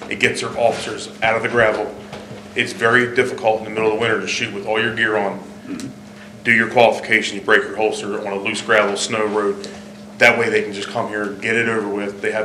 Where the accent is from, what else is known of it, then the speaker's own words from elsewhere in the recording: United States; I mean, so I'm from Sussex